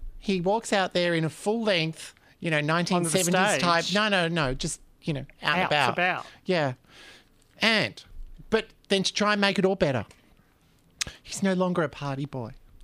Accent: United Kingdom; I'm British.

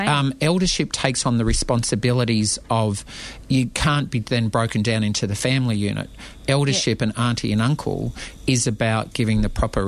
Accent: Australia; we are as much Australian as anybody else

